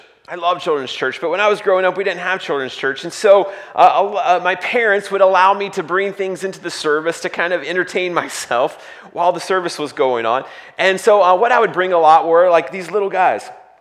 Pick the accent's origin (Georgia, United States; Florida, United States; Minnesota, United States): Georgia, United States; so I grew up in Northwest Georgia. Small town, a little bit bigger than Paulding, but in Northwest Georgia.